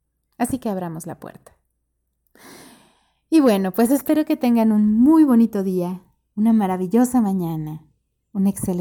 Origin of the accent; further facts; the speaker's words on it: Mexico City, Mexico; also born or lived in Yucatán; yo siempre voy a ser de mi tierra, a la que amo, pero muchas cosas de allá sí que aprendí